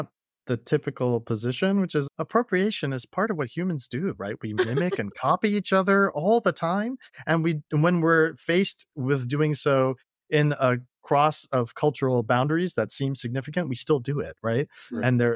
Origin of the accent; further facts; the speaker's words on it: Slidell, Louisiana, United States; all of the anxiety and weird feelings I had about growing up in Louisiana and Slidell and what it meant to be from the South, but in the North, and then also being South Asian